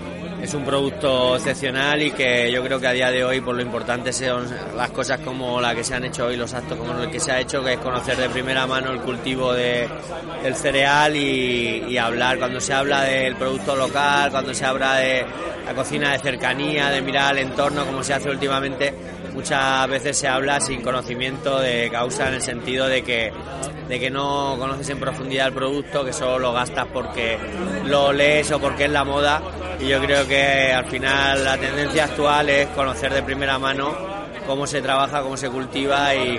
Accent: Region of Murcia, Spain; Yo de hecho soy de Aellín

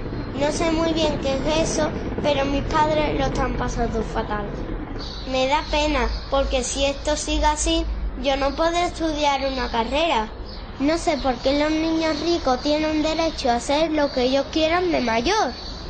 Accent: Spain; soy un niño español, tengo 8 años y me preocupa la educación pública de mi país.

